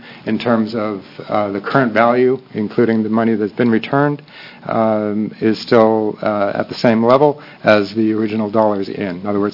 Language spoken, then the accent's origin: English; California, United States; I grew up in the Silicon Valley.